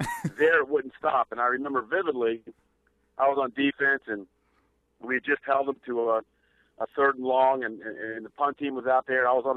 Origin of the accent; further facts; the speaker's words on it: Florida, United States; I'm from Florida. I grew up there.